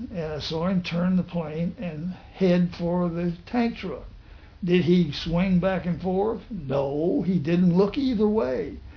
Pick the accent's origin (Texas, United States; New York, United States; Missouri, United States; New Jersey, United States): Missouri, United States; Marshall; Said, well, I'm from Marshall, Missouri.